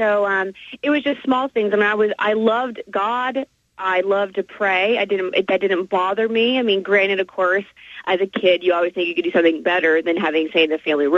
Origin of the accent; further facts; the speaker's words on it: Oklahoma, United States; I was born and raised actually in Oklahoma in a very good Catholic family.